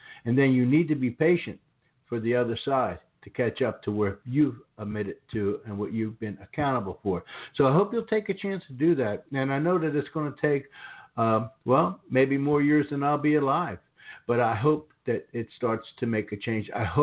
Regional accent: Northeast, United States; now in South, United States; I come from the Northeast, and living here in the South, it's a little bit different down here than where I grew up.

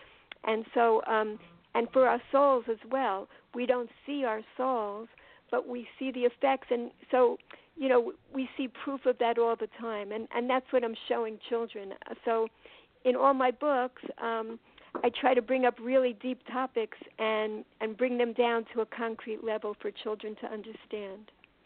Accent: Forest Hills, New York, United States; also born or lived in Israel; now in Baltimore, United States; I'm calling now from Baltimore, Maryland, and I'm originally from Queens, New York, Forest Hills, New York, and I also spent 10 years living in Israel.

